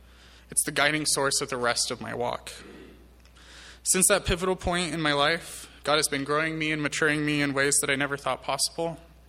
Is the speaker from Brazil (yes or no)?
yes; Brazil; I grew up in Brazil.